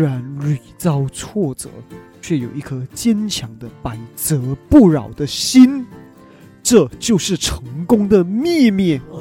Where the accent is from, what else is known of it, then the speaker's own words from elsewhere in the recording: Malaysia; 其实我们马来西亚人很间接性的